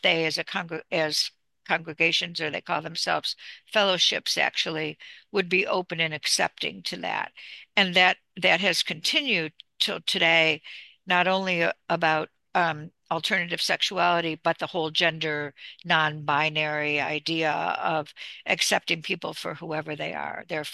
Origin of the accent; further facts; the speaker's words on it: New York, United States; I was brought up in Western New York in the 50s in a very strict Roman Catholic family.